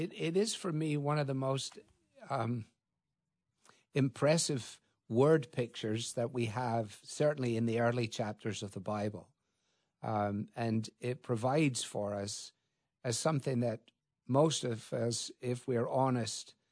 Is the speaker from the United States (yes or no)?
no; Scotland, United Kingdom; as a Scotsman, I don't like the fact that we're giving these things away.